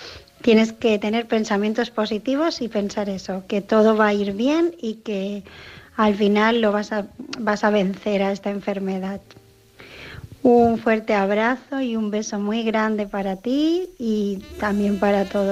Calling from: Barcelona, Catalonia, Spain; de Barcelona

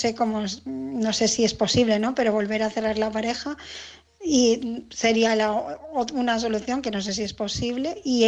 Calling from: Barcelona, Catalonia, Spain; de Barcelona

